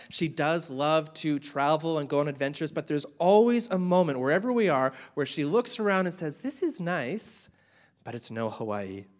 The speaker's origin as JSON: {"language": "English", "town": "Winnipeg", "region": "Manitoba", "country": "Canada", "said": "I'm from Winnipeg, Manitoba. It's not exactly the kind of place people brag about being from, okay?"}